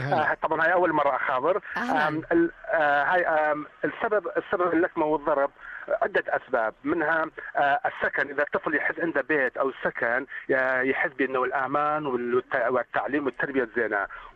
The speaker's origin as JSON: {"language": "Arabic", "country": "Iraq", "said": "أنا كشخص كردي عراقي"}